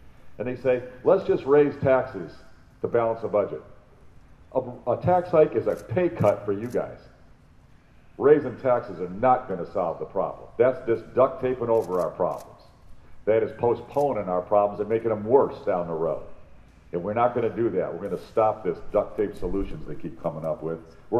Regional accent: Illinois, United States; born there; I was born here in Illinois. I raised 6 kids here in Illinois. I built businesses here in Illinois, and I love it.

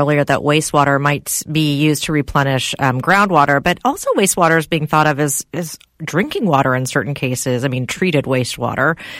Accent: California, United States; So, I mean, I grew up in California and I'm used to this

